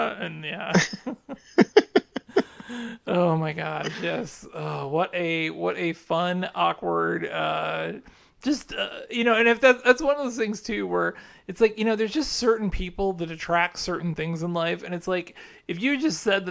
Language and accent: English; Hutchinson, Kansas, United States; because, you know, we're from Hutch, and so, you know, going back in that day, it was like if we weren't eating out in Hutch